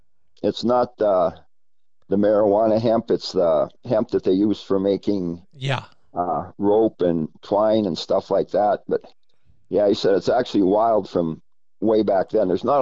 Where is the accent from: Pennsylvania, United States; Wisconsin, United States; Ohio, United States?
Pennsylvania, United States; St. Mary's; I'm from St. Mary's, Pennsylvania. It's in the north central part of the state up in the Allegheny Mountains.